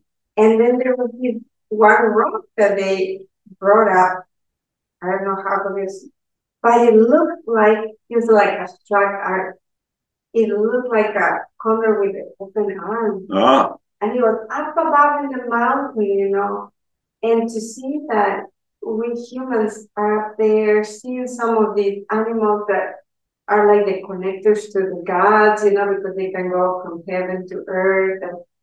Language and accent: English; Ecuador; I'm from Ecuador